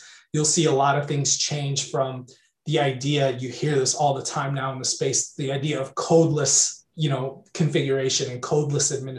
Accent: Florida, United States; early on in the pandemic, I relocated to the town I grew up in Florida.

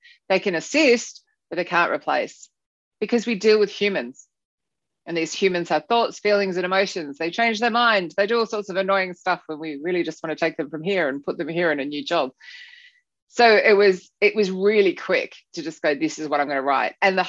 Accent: Australia; moved away as an adult; now in London, United Kingdom; So I'm actually Australian, but when I moved to London in 2003

